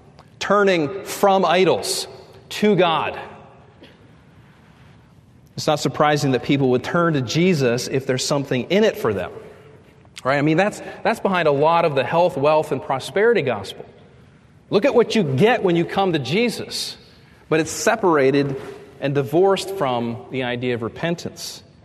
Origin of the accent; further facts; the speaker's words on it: Pittsburgh, Pennsylvania, United States; because I grew up in the Pittsburgh area. Everybody was a Steelers fan.